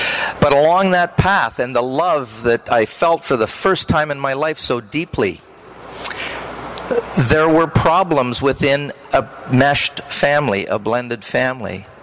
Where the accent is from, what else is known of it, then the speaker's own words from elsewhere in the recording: Canada; I'm a Canadian, so I would agree with everything the bishop said